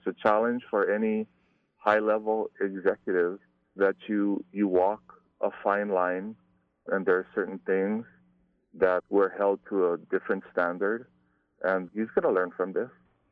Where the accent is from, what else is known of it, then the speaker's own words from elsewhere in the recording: Hawaii, United States; You know, growing up in Hawaii, we used to have … come to our schools.